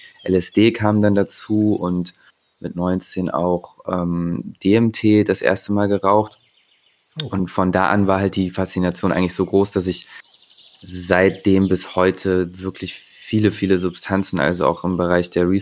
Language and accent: German; Bonn, North Rhine-Westphalia, Germany; now in Leipzig, Germany; ich komme ursprünglich aus Bonn, wohne aktuell in Leipzig, wo ich hier auch in der Nähe studiere gerade noch.